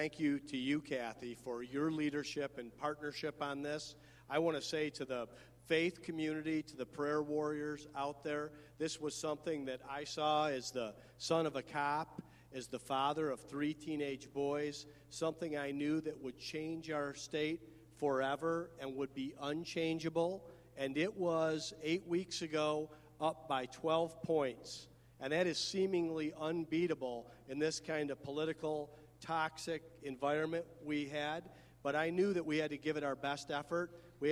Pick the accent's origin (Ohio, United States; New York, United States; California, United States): Ohio, United States; Toledo; I grew up in Toledo. We didn't get out of Toledo very often.